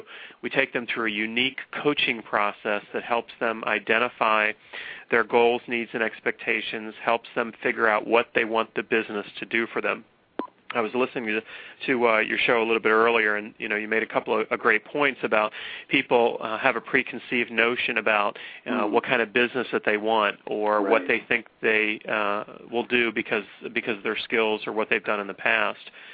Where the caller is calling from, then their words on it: Southbury, Connecticut, United States; Calling from Connecticut, actually, a town called Southbury, Connecticut